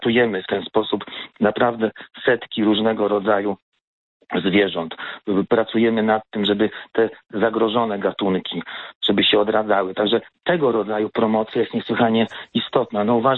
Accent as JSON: {"language": "Polish", "town": "Warsaw", "region": "Masovian Voivodeship", "country": "Poland", "tie": "born or raised there", "said": "Ja jestem rodowitym warszawiakiem. Moja rodzina brała udział w Powstaniu Warszawskim."}